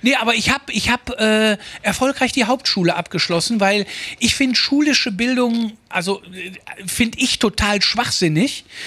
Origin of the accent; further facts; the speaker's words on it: Germany; Und bei uns in Deutschland, ich weiß nicht, ob das hier aus ist, wenn du nicht stubenrein bist, kommst du nicht im Kindergarten. So war das damals.